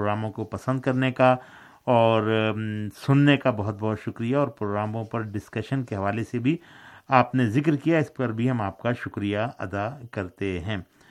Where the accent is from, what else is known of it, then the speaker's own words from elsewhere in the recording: Hyderabad, Sindh, Pakistan; میں تو حیدرآباد سندھ کا رہنے والا ہوں